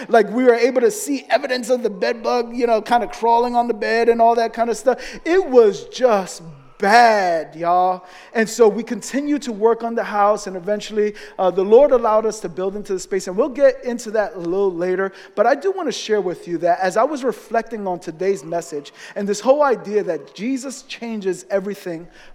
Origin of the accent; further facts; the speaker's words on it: Bronx, New York, United States; I say, I'm from the South, the deep, dirty South. The South Bronx, right?